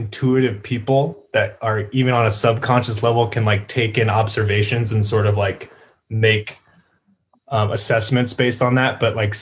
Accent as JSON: {"language": "English", "town": "Sacramento", "region": "California", "country": "United States", "said": "Sacramento."}